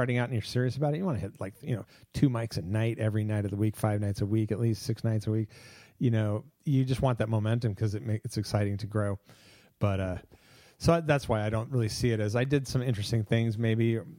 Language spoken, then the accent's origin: English; Seattle, Washington, United States; I am from Seattle. That's where I hail from. My family is from this area and south of here in Mount Angel and the Seattle area.